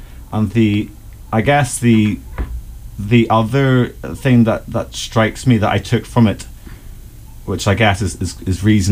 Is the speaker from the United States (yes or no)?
no; Belfast, Northern Ireland, United Kingdom; I was born and raised in Belfast, which, as you may know, is a reasonably religious place to be from. And my family are quite firm in their Christian views.